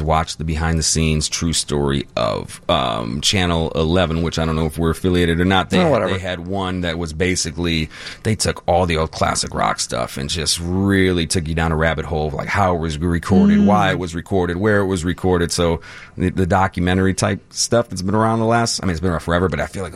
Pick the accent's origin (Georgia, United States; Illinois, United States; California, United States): Illinois, United States; Chicago; I'm from the Southwest side, 76th and Kildare in the Fort City apartments, condos. That's where it started.